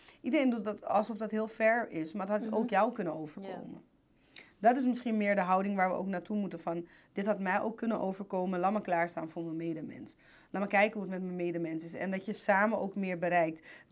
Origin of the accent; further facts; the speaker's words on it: Amsterdam, North Holland, Netherlands; ik ben natuurlijk opgegroeid in de Bijlmer, vertelde ik toen. En ik weet inderdaad als kind, ik woonde in Kouwenoord, dat is dan een galerijflat.